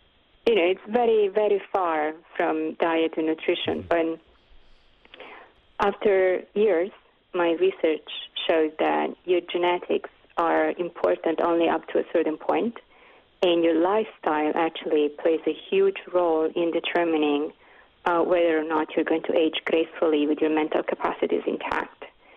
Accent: Italy; now in New York, United States; I'm sure as everybody can tell from my accent, I'm Italian. And when I moved to New York 15 years ago, the first thing I noticed is that nobody drinks water.

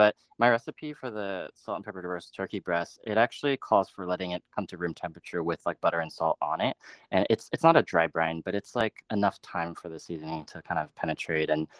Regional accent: the South, United States; banana pudding, I'm from the South, and that was a big dish at our Thanksgiving table.

